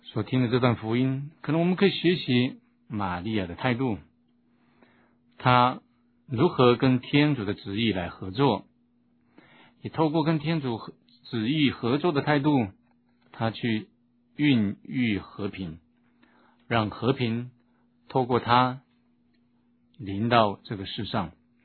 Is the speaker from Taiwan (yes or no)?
yes; Taiwan; 我们台湾这边人常讲是养小老婆。